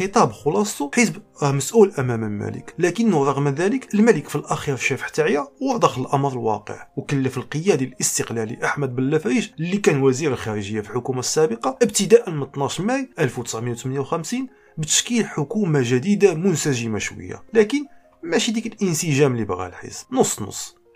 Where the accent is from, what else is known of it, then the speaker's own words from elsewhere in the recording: Tangier, Tanger-Tetouan-Al Hoceima, Morocco; بحال اللي كنقولوا عندنا في طنجة كيهد عليه